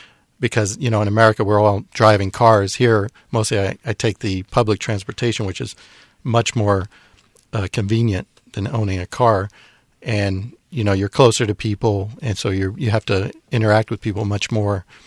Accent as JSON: {"language": "English", "country": "United States", "lives_now": "abroad", "said": "I mean, myself, being an American, we're very a little bit distant and closed off"}